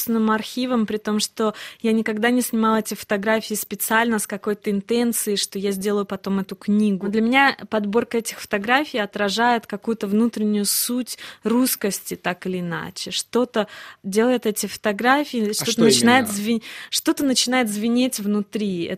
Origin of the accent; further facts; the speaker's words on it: Russia; moved away; Когда я уехала из России, я поняла, насколько я русская на самом деле